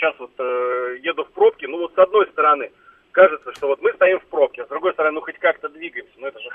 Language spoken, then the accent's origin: Russian; Moscow, Russia; я москвич